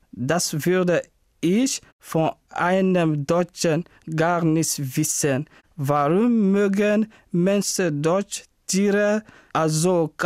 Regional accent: Guinea; German is a second language; now in Germany; Ich komme aus Guinea. Ich bin 1993 geboren. Ich lerne Deutsch, weil ich in Deutschland leben und arbeiten musste.

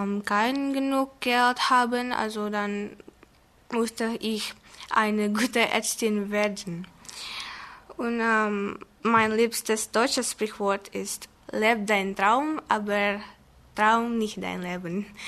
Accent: Indonesia; German is a second language; Ich komme aus Indonesien und ich bin im 1998 geboren, im 10. September.

